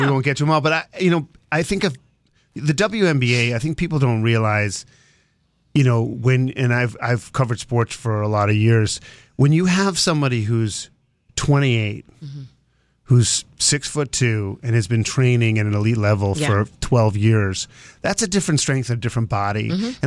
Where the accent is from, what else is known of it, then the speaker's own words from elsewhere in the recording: Boston, Massachusetts, United States; I'm born and raised in Boston.